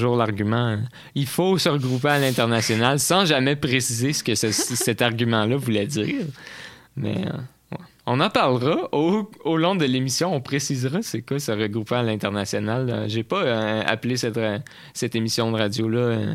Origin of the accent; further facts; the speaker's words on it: Ontario, Canada; Non, ouais, je suis né en Ontario. Je suis franco-ontarien.